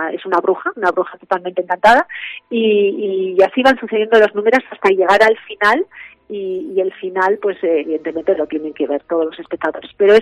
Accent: Aranda de Duero, Castile and León, Spain; tengo mucho orgullo de venir a Burgos, porque yo procedo de Aranda de Duero

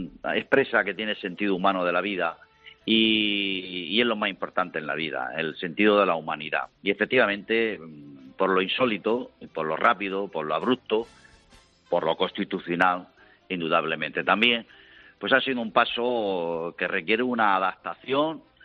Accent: Murcia, Region of Murcia, Spain; usted vive en Madrid y yo soy de Murcia

